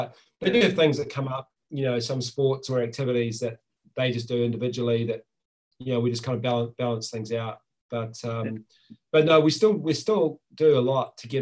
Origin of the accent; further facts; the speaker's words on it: New Zealand; So I am from New Zealand, and I feel quite lucky that as a young person